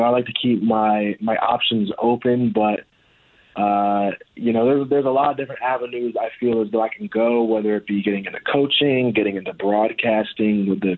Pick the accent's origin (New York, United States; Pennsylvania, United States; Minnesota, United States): New York, United States; So I did have dreams of going to Auburn, but I was raised in New York, so that's a long ways away.